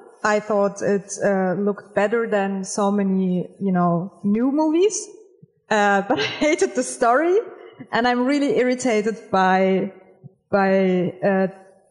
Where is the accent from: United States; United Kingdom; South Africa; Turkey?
Turkey; Istanbul; now in Hamburg, Germany; I'm a German-Turkish actress and filmmaker from Hamburg. I'm originally from Istanbul. And yeah, that's it. I'm 30 years old.